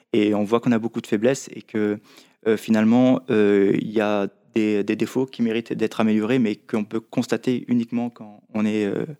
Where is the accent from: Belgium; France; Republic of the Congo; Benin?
France; Réunion; moved away as an adult; Je viens de l'île de la Réunion, en fait, et j'ai quitté mon île, en fait, et pour m'inscrire, en fait, dans l'armée, en fait, dans la marine nationale.